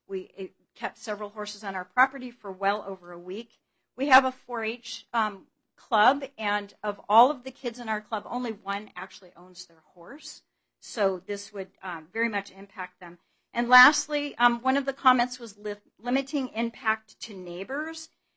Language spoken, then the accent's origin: English; Washington, United States; from Central Kitsap, and I'm very familiar with setbacks.